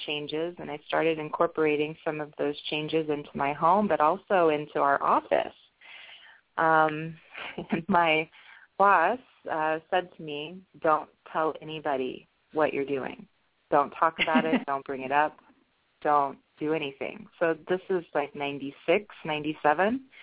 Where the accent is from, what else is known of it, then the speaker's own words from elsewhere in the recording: Midwest, United States; Now, I'm originally from the Midwest.